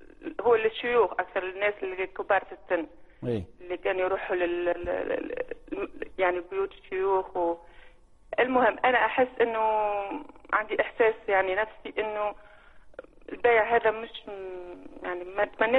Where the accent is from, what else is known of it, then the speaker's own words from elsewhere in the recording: Tunisia; أنا تربيت يعني طفولتي في تونس